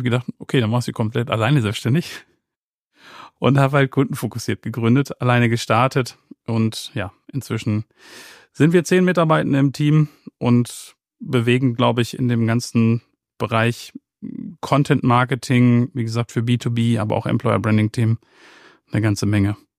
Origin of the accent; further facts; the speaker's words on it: North Rhine-Westphalia, Germany; born there; Gebürtiger Ostwestfale, 80er Jahrgang